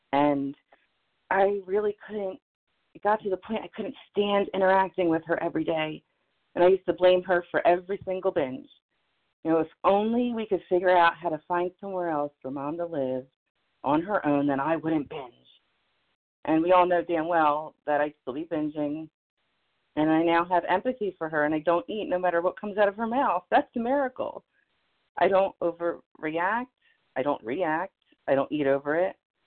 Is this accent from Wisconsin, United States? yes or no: no; New Jersey, United States